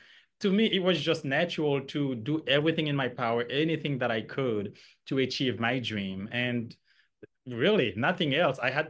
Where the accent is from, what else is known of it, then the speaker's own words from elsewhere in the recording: Haiti; English is a second language; moved away; because I have an accent, I often had students asking me, where are you from? I'd tell them I'm from Haiti.